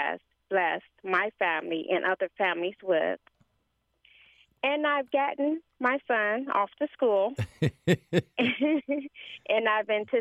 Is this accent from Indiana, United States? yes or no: yes; East Chicago, Indiana, United States; also born or lived in Gary; I was born and raised in East Chicago, Indiana.